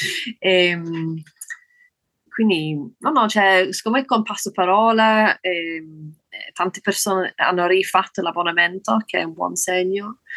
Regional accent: Yorkshire and the Humber, United Kingdom; Italian is a second language; now in Italy; io vengo da Yorkshire, che è la terra delle pecore

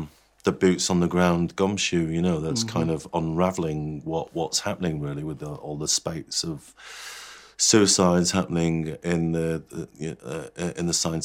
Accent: Salford, North West England, United Kingdom; now in London, United Kingdom; I'm from Salford originally, and I had to move down to London

